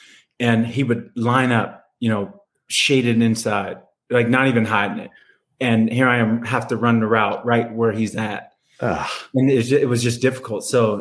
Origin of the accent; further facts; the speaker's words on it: Blue Springs, Missouri, United States; now in Boulder, United States; That I brought a chapter to my hometown in Blue Springs, Missouri.